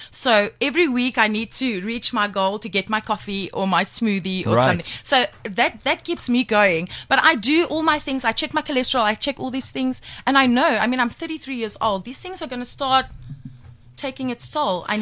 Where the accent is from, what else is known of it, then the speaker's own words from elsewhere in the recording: Middelburg, South Africa; I mean, when I got to Cape Town, I thought it was freaking Las Vegas. It was lights and it was buildings. I mean, I grew up in a very conservativ